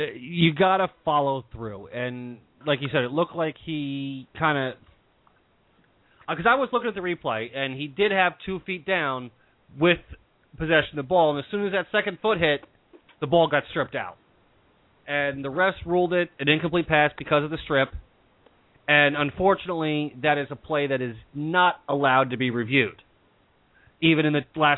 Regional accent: New Jersey, United States; being that Ken's from Jersey, and I am from Jersey

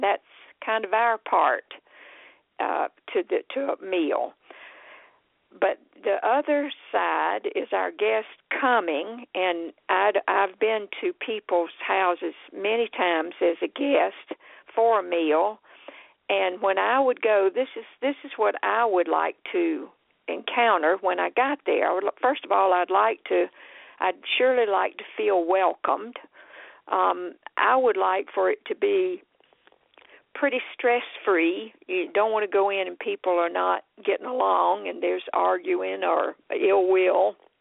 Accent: the South, United States; I was raised in the South, so having people over was a really big deal.

